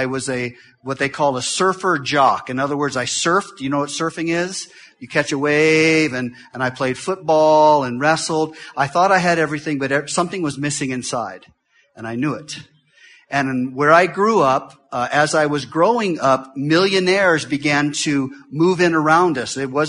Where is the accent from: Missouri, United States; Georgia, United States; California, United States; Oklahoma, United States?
California, United States; We grew up in Southern California. I accepted the Lord at the age of 16.